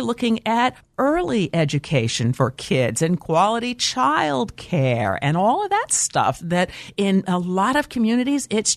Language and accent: English; Midwest, United States; and I grew up in the Midwest